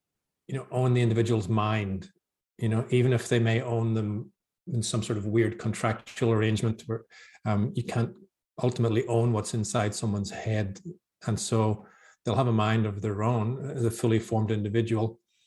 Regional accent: Belfast, Northern Ireland, United Kingdom; moved away as an adult; also born or lived in France; now in Australia; I'm from Belfast originally in Ireland, but I left there when I was 18. Mm-hmm. And lived in France for a couple of years, didn't speak English for a few years, and sort of slowly in my 20s found my way to Australia.

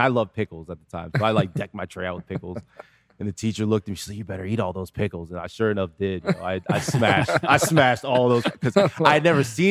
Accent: Miami, Florida, United States; moved away; So when we first got here, it was definitely a huge culture shock because I grew up in Miami. I was at Myrtle Grove Elementary School, which was right in Miami Gardens.

